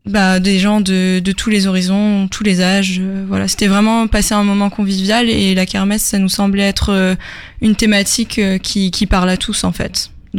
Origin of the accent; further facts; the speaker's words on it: Le Havre, Normandy, France; j'ai 27 ans, je suis aussi originaire du Havre